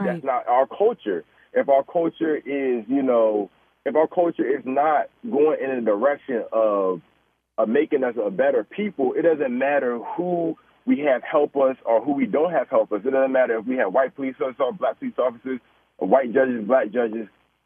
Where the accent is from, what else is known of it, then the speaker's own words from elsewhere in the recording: Hampton, Virginia, United States; now in Baltimore, United States; I'm from Hampton, Virginia, so I have just a different perspective. I'm not from Baltimore, but I've lived here since 2011.